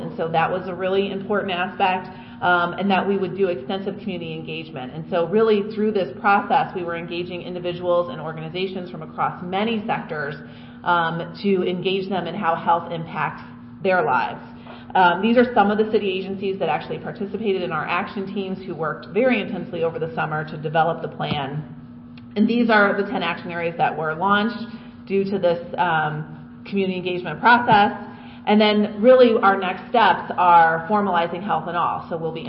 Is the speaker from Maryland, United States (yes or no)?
no; Chicago, Illinois, United States; All right, quick hi … from Chicago